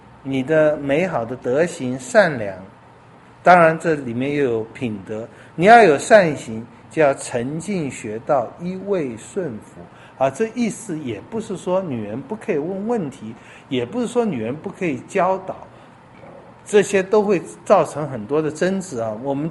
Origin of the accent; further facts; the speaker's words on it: Northeast China, China; 跟咱们东北人一样